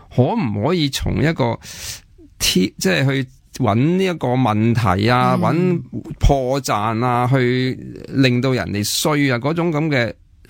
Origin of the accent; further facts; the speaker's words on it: Hong Kong; 咁我哋香港人呢，即系对呢个疫情，其实应该我觉得其实系叫做好彩嘅，因为我哋咁近广东咧、广州咧